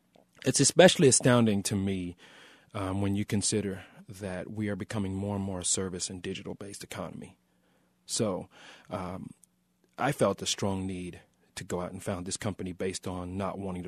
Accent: Kansas City, Missouri, United States; Kansas City. You know, that's where I'm from. It's the headquarters of meat.

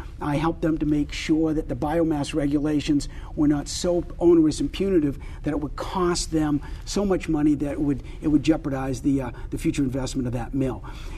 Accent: Oakland, Maine, United States; also born or lived in Waterville; When I was a kid growing up in Oakland and Waterville, my grandmother worked at Hathaway Shirt Company.

